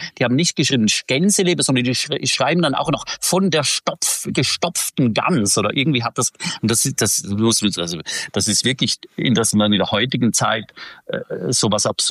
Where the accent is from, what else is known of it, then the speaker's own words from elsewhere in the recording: Switzerland; Bei uns in der Schweiz